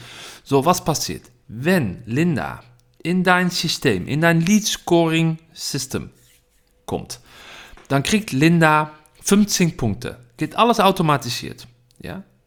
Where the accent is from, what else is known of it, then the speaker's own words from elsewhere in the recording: Netherlands; German is a second language; Na, dreimal raten, woher ich komme. Ich komme aus Holland.